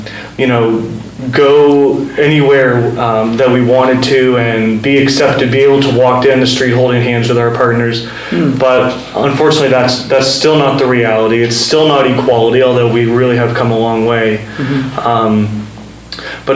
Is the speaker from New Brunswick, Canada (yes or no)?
yes; Hampton, New Brunswick, Canada; and I'm actually from Hampton, just about 20 minutes outside of the city. And I grew up there, went to high school in Hampton.